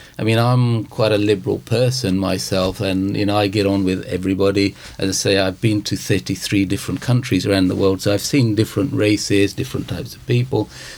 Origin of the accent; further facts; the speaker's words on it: United Kingdom; accent: British; when I go to other countries, I'm immediately identified as British through my accent and my actions. However, when I'm here, because of my colour, I'm not always identified as British